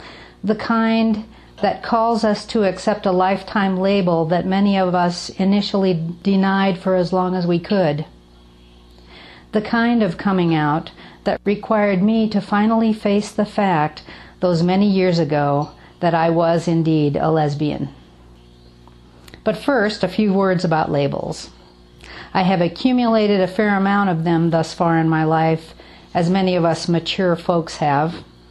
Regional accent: Iowa, United States; I grew up in Iowa in a fairly dysfunctional but loving family.

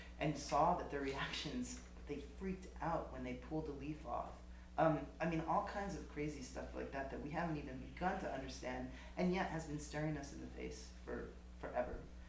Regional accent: Amherst, Massachusetts, United States; Especially I'm from Amherst, where everyone's a Marxist

